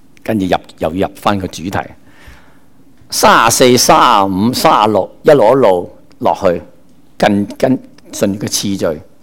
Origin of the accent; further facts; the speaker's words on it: Guangdong, China; 即係我哋廣東人叫齋披薩喎